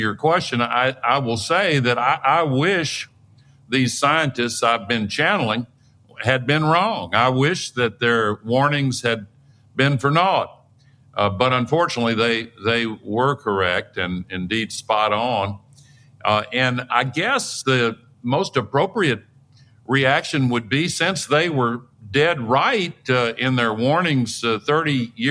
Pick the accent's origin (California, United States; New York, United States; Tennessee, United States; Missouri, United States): Tennessee, United States; Howard Baker was one of the leaders in the Senate from my home state of Tennessee